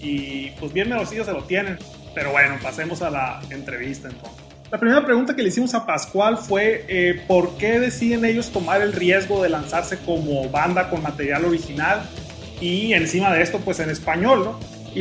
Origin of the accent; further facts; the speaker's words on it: Ciudad Obregón, Sonora, Mexico; es una banda que sale de Ciudad Obregón, Sonora, de la ciudad de donde yo soy.